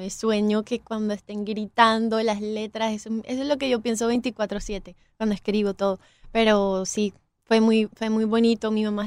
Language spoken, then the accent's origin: Spanish; Venezuela; yo soy venezolana.